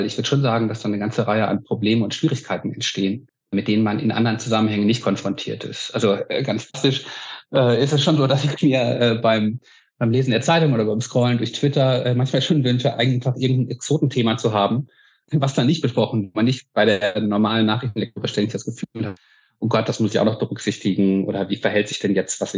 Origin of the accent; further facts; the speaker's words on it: North Rhine-Westphalia, Germany; Ich bin in einem Dorf am Niederrhein groß geworden